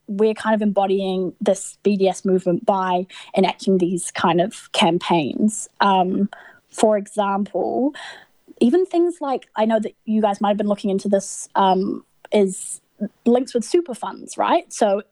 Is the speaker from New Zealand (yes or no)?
yes; New Zealand; I grew up in Aotearoa, New Zealand, so I would say that New Zealand is actually like complicit